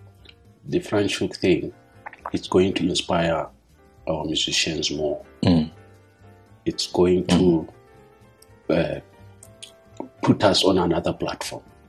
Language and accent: English; South Africa; relate my story as a South African